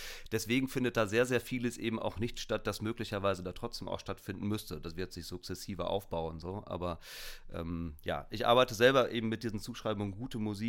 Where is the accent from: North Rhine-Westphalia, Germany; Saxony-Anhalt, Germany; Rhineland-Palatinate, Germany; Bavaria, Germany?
North Rhine-Westphalia, Germany; Nee, ich komme gebürtig aus der Nähe von Bielefeld, Ostwestfalen.